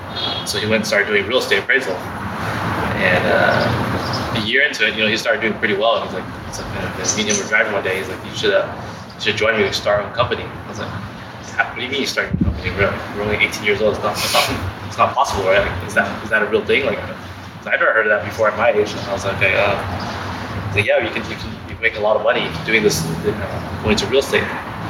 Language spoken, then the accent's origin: English; Westminster, California, United States; I was born and raised out here in Orange County. My entire life, I grew up in the city of Westminster.